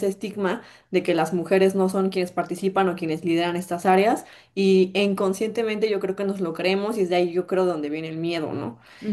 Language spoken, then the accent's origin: Spanish; Tapachula, Chiapas, Mexico; now in Mexico City, Mexico; yo soy de Chiapas, yo soy de Tapachula, Chiapas, y toda mi familia es de allá. Por ciertas situaciones complicadas, nos mudamos a la Ciudad de México